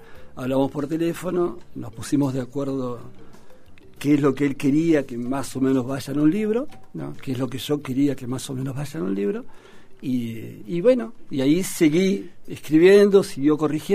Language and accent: Spanish; La Plata, Buenos Aires Province, Argentina; Soy platense, sí, con amigos de toda la vida